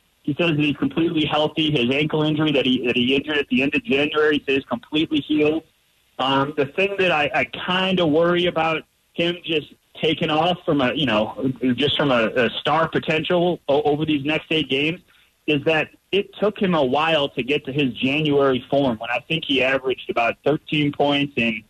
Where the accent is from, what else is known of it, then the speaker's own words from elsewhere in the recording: Cleveland, Ohio, United States; I don't know if you know this. I'm from Cleveland.